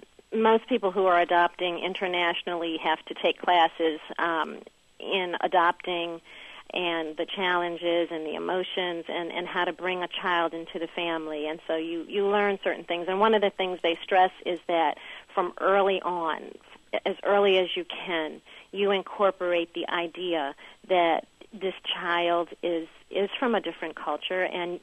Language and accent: English; the South, United States; I'm from the American South, and I have always incorporated my experiences there with my children